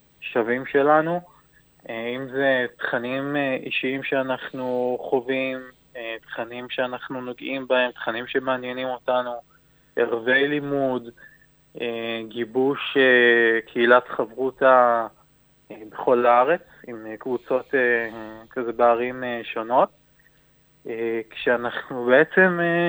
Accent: Afula, Northern District, Israel; now in Kfar Saba, Israel; במקור אני מגיע לכם מהפולה בצפון, ואחר באמת מעבר דירות וחשיבה לחיים משותפים, אז באמת עברנו לכפר סבא.

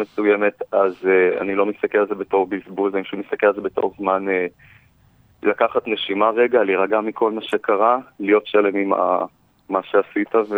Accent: Central District, Israel; אני בן 20, אני מהמרכז.

